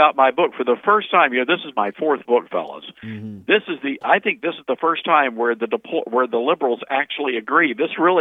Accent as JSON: {"language": "English", "town": "Memphis", "region": "Tennessee", "country": "United States", "said": "And you fellas know that I'm from Memphis, Tennessee. So I'm just a Southerner as they come"}